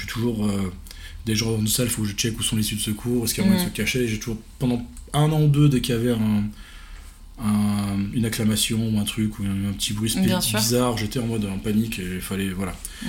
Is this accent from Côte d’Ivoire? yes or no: no; France; En tant que petit français